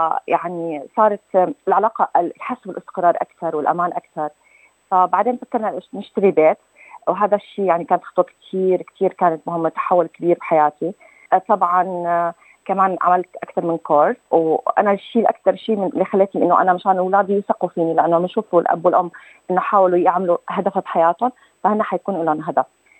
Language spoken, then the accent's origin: Arabic; Syria; now in Adelaide, Australia; طلعنا من حرب ومن مأساة كبيرة بسوريا، وطلعت أنا وعائلتي من سوريا على الأردن، عدنا 4 سنوات، بعدين إجينا لهون.